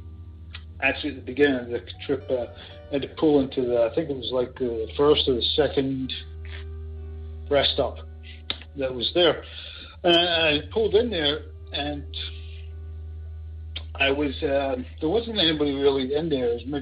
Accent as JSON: {"language": "English", "region": "Scotland", "country": "United Kingdom", "said": "I was the person from Scotland that said something about his grandmother and everything"}